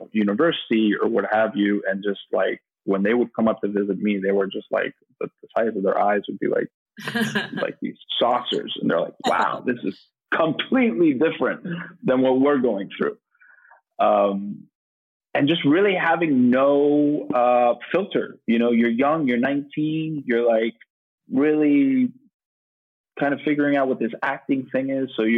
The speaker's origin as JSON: {"language": "English", "town": "Miami", "region": "Florida", "country": "United States", "said": "I didn't know. I came from Miami. What did I know?"}